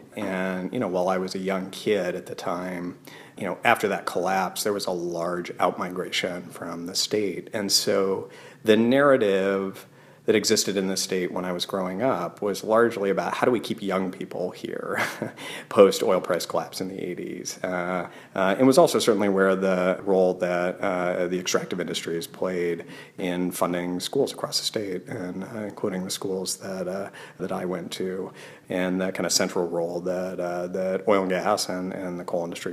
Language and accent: English; Wyoming, United States; Yeah, so I grew up in Wyoming, which, is both one of the country's largest energy producers and the country's largest coal producer